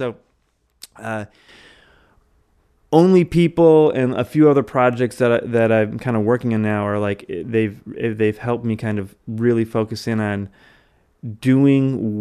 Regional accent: Michigan, United States; born there; I was born in Michigan and to my parents, right? There was no like, I didn't pick that state.

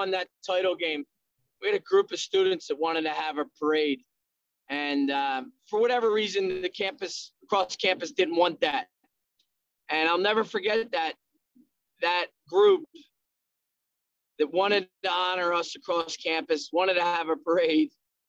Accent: Philadelphia, Pennsylvania, United States; Well, it starts really in my hometown of Philadelphia. That's where I'm from. And I come from a place right outside of Philadelphia called Delaware County, which is in short is called Delco.

